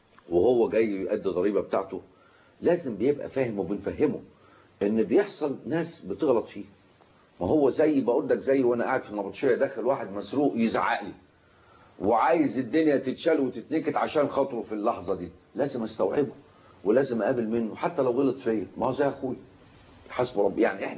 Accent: Egypt; احنا مصريين بنحب بلدنا ونخاف على بلدنا كلنا،

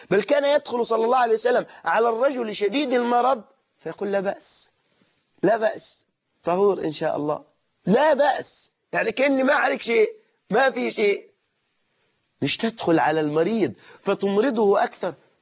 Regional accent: Egypt

